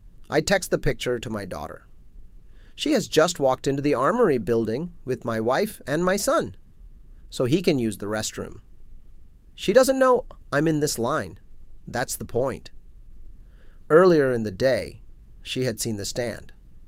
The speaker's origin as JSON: {"language": "English", "town": "Mumbai", "region": "Maharashtra", "country": "India", "tie": "born or raised there", "said": "I grew up in Mumbai, where the trains connected everything."}